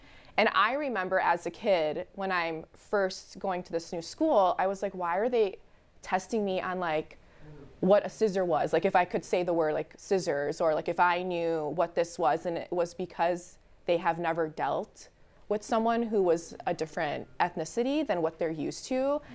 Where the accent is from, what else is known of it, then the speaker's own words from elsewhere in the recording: Milwaukee, Wisconsin, United States; before we had moved out to like the suburbs, we grew up in Milwaukee. And so my parents actually put us in a Spanish immersion school.